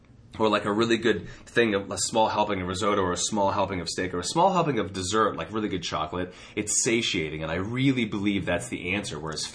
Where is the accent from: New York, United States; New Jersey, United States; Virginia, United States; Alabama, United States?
Virginia, United States; Arlington; No, I'm from Arlington, Virginia.